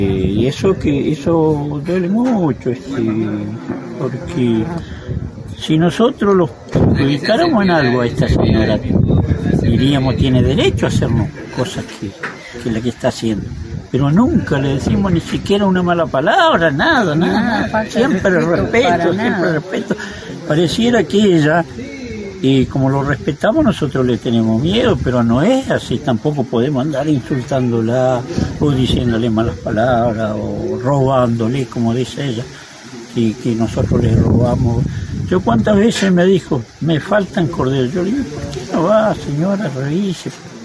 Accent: Boquete Nahuel Pan, Chubut, Argentina; Pero yo soy del Boquete

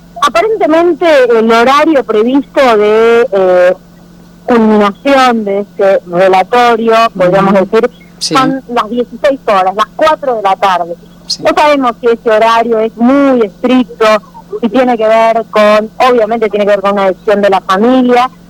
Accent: Argentina; cómo somos los argentinos

